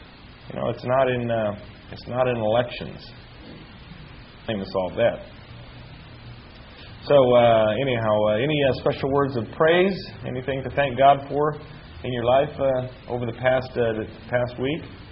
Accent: Las Vegas, Nevada, United States; you go out there to Vegas, where my home is, my hometown.

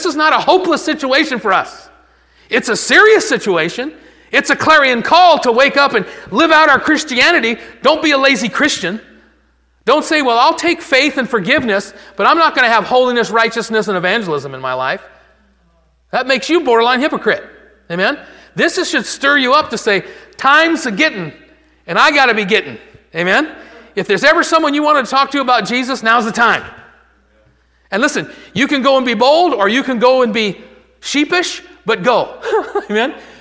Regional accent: Michigan, United States; We're from Michigan.

